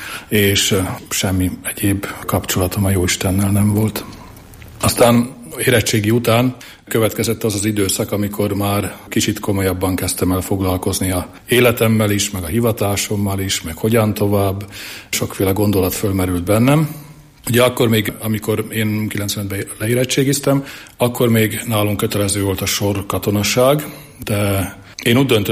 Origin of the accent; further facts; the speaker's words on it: Slovakia; Felvidékről származom, egy testvérem van, egy bátyám